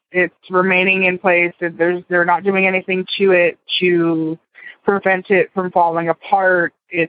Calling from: Florida, United States; I'm calling from Brevard County, Florida.

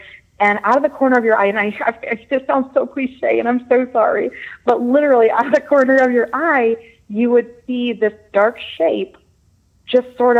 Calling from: Michigan, United States; I am from Southern Michigan.

